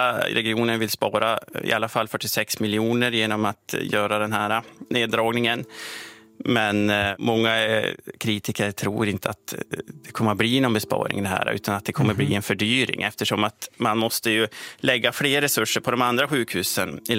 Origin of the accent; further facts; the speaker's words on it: Sollefteå, Västernorrland County, Sweden; Och jag är själv från Sollefteå. Mm-hmm. Jag är född på det BB:et som numera inte längre finns.